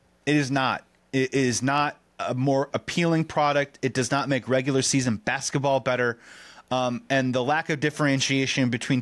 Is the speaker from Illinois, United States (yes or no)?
yes; Chicago, Illinois, United States; we're from Chicago, right?